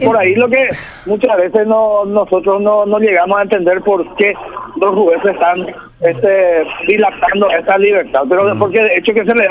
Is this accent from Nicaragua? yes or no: no; Paraguay; todos somos paraguayos